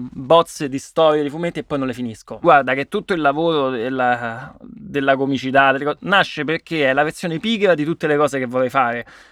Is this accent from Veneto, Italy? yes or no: no; Rome, Lazio, Italy; also born or lived in Piazza Re di Roma; io sono di Furio Camillo